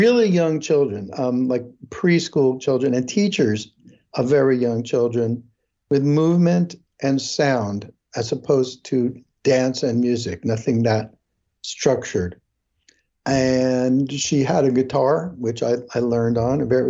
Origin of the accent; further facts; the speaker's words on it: Brooklyn, New York, United States; I was born in Brooklyn, yeah. Grew up there.